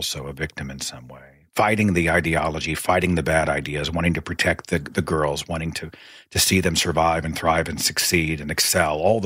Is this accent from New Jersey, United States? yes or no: no; Oklahoma, United States; you know, especially I'm from Oklahoma in very conservative circles.